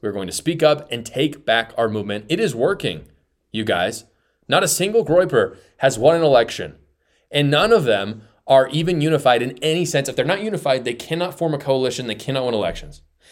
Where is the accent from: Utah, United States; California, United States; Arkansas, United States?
Utah, United States; In my home state of Utah, plus 1.